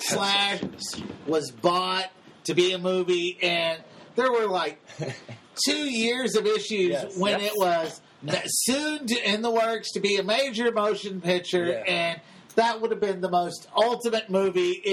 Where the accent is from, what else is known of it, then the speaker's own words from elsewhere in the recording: Texas, United States; I'm from Texas. I reserve the right to pronounce everything however I want.